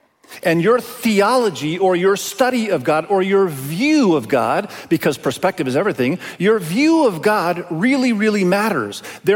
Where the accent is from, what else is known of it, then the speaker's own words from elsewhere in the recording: Indonesia; I was raised in Indonesia.